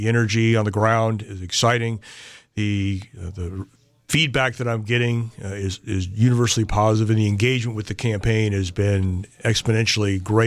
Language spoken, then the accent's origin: English; California, United States; I went back to the West Coast, where I grew up in California most of my life.